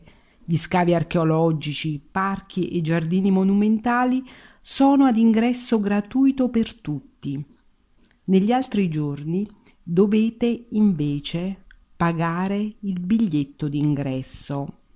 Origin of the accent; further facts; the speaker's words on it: Rome, Lazio, Italy; sono di Roma.